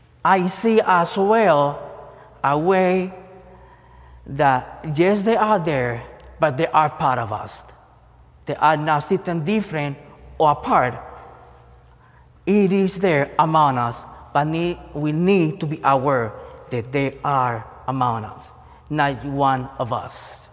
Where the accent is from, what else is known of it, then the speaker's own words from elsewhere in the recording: Puerto Rico; first language Spanish; English is a second language; I speak Spanish as my first language. So right away, oh, you're Mexican. Well, Spanish is speak worldwide, not just in Mexico. Or, well, what's going on back in Venezuela? You are Latino. Well, I'm Puerto Rican.